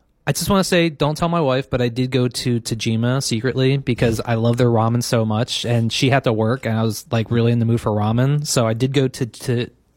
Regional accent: Philadelphia, Pennsylvania, United States; And also, not for nothing, I'm from Philadelphia. I'm an Eagles fan.

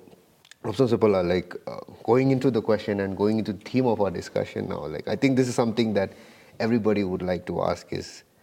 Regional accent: Ooty, Tamil Nadu, India; I'm someone born and brought up in Ooty, Tamil Nadu. So when I say I'm from Ooty, Tamil Nadu, people are like, what?

